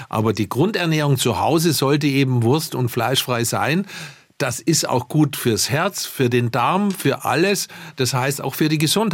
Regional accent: Lindau, Bavaria, Germany; Zunächst chirurgische Ausbildung im Krankenhaus Lindau in meinem Heimatort, wo ich ja im Paradies auch lebe.

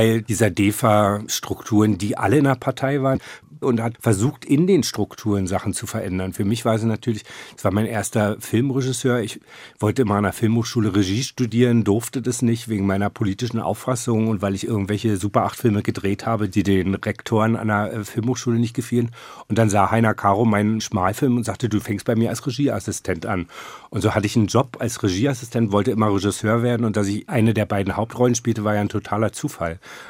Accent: East Germany, Germany; also ich sehe mich zwar immer als Ossi, aber ich habe viel im Westen erlebt

